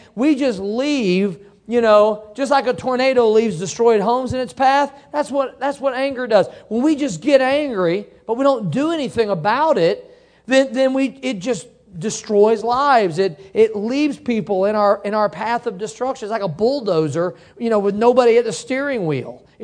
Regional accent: Missouri, United States; I was born and raised in Missouri, and I know right where Joplin is, been there.

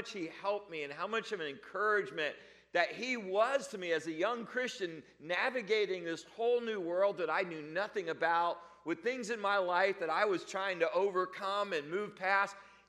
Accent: New Jersey, United States; Because I grew up in New Jersey, about 30, 40 minutes outside New York City. That's why I'm a Yankees fan.

